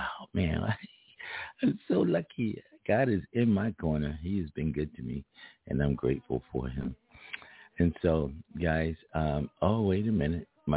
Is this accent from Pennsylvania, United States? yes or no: yes; Philadelphia, Pennsylvania, United States; I mean, I grew up with those in Philadelphia, but they were kind of busy.